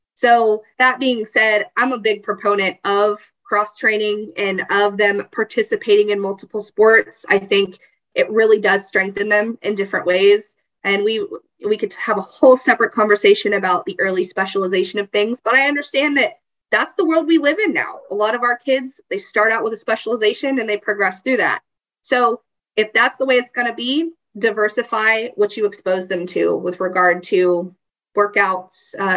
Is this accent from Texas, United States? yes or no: yes; Texas, United States; I know I'm from Texas, but I love California too.